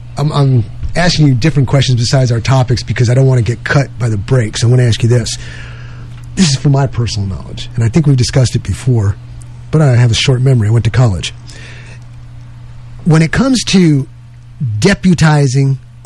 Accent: New York, United States; This may explain a lot to you. I'm from New York.

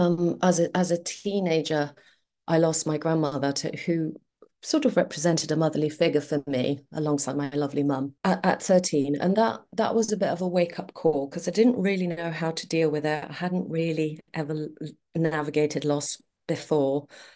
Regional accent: Athens, Attica, Greece; moved away as an adult; also born or lived in Wales; now in United Kingdom; I was born and bred in Athens. I grew up in Greece, and came over to the UK, studied in Wales

